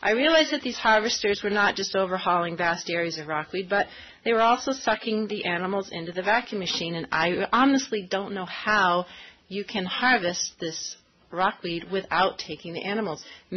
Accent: Farmington, United States; Well, I'm from Farmington, but I'm not a wealthy landowner.

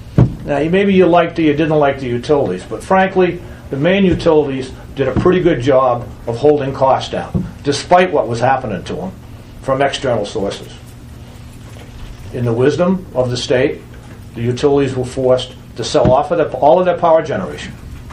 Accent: Maine, United States; now in Rye, United States; I was born in Maine, grew up in Maine, went to school in Maine, went to Maine Maritime Academy, went to the University of Maine.

